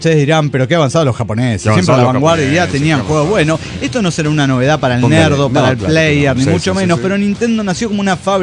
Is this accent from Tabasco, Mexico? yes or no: no; Guadalajara, Jalisco, Mexico; Yo soy tapatía y mis ojos son regachos